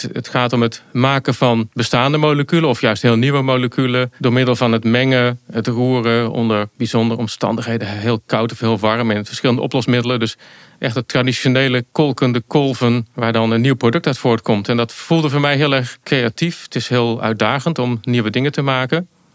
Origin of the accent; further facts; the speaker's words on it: Netherlands; Je groeit op, in Nederland. Maar met één been of een stuk van een been in Italië. Een hele grote familie daar.